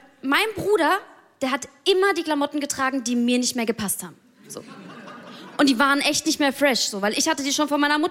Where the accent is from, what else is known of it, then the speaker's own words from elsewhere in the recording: Mainz, Rhineland-Palatinate, Germany; Ich komme aus Mainz und ich bin 26 Jahre alt.